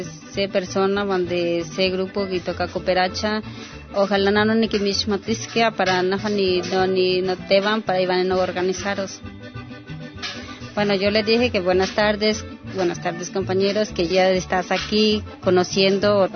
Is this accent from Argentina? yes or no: no; Acatlán, Guerrero, Mexico; vengo en la comunidad de Acatlán, municipio de Chilapa, y soy presidenta de la organización Mujeres Indígenas de Guerrero Xochineutle.